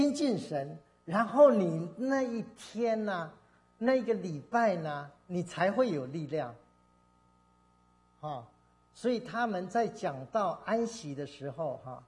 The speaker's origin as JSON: {"language": "Chinese", "country": "China", "said": "那当然我们中国人很好，就是说早上一日之计在于晨嘛"}